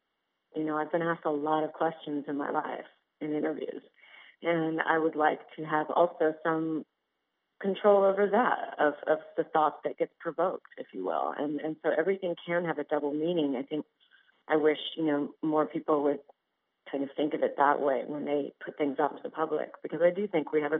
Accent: Italy; now in United States; I came from another country. I came from Italy. I grew up in a commune. So I grew up behind closed walls. And then I came to America, and I have 7 brothers and sisters.

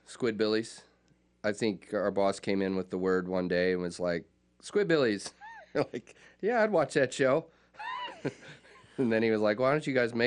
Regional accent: Conyers, Georgia, United States; also born or lived in Texas; Jim and I were both raised in Conyers

